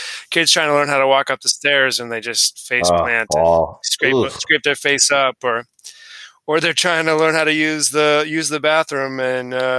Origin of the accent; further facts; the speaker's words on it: New England, United States; I'm from New England, and the New Hampshire state motto is live free or die, literally.